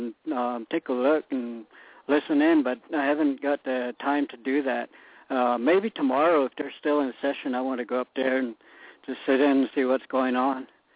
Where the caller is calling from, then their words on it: Windrock, United States; I'm calling from Windrock.